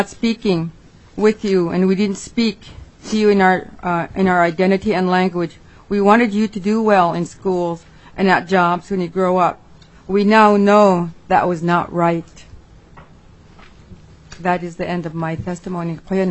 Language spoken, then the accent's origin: English; Nome, Alaska, United States; I'm from Nome, Alaska, but my family's from King Island.